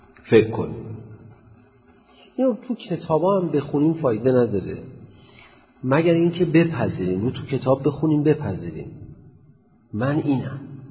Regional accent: Iran; هویت ملی هم که ما ایرانی هستیم، هویت دینی هم که ما مسلمان هستیم.

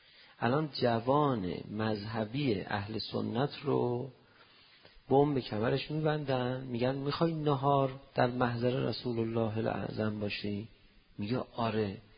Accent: Iran; پرسید شما اهل کجا هستی؟ گفتم ایران. و چه مذهبی داری؟ شیعه.

